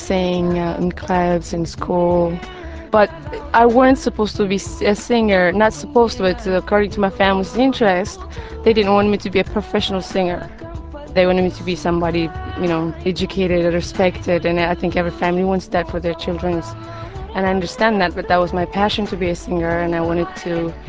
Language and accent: English; Ethiopia; also born or lived in Kenya; my experience is growing up in Ethiopia and being for a couple of years in Kenya